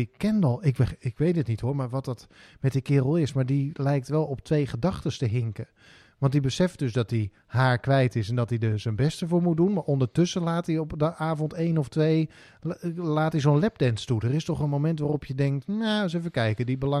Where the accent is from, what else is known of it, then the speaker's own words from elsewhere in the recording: Netherlands; wij denken als Nederlanders dat iedereen het gewoon kan zwemmen.